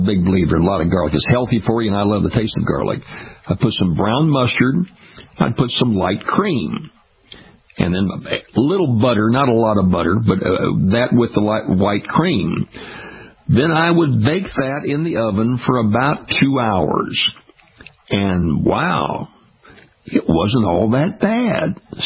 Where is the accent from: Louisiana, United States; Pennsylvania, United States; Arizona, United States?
Louisiana, United States; Ferriday; I'm one of the lesser knowns from Faraday. But I was living up